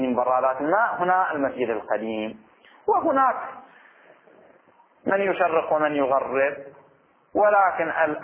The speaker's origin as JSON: {"language": "Arabic", "country": "Bahrain", "said": "عندنا في البحرين"}